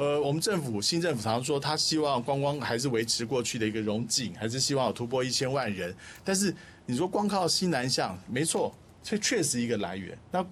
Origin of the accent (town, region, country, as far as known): Taiwan